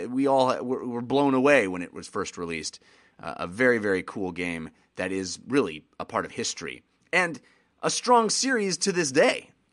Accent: United States; because I'm an American and have all of the lack of worldliness that comes along

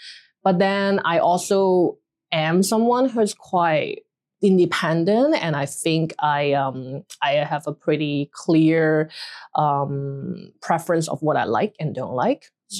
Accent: Hong Kong; also born or lived in China; I grew up in Hong Kong, but I was born in mainland China. So I moved here when I was quite little, like 3 or 4 years old. And then I largely spent all my childhood in Hong Kong.

